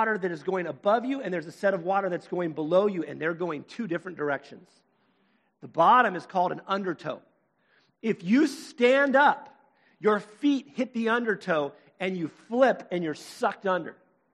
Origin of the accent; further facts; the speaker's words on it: Sacramento, California, United States; I grew up in Sacramento, California. We had the American River, and every year we had people drowning constantly.